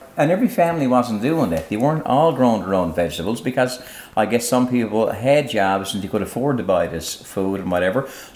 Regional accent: Renews, Newfoundland and Labrador, Canada; I'm originally from Renews. Right now we're here in Fairyland, which I've been living here for the past 38 years.

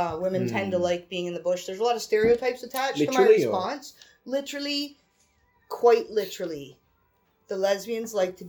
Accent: Ontario, Canada; growing up in Southern Ontario

